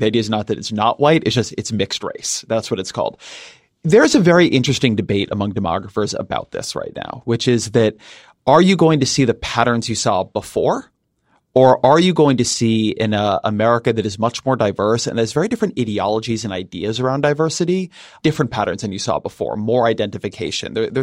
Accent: California, United States; I'm a Californian. California is a majority minority state already

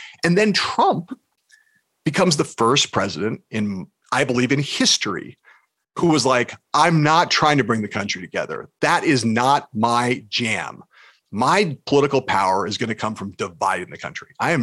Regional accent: Los Angeles, California, United States; So I like came from this Midwestern stock. I grew up in LA, but they had moved out west

